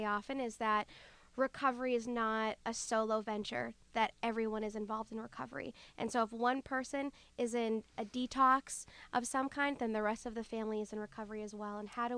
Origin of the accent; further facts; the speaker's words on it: Franklin, United States; I'm from Franklin, where the Safe Coalition is out of, and I had moved away for 6 years, and upon coming back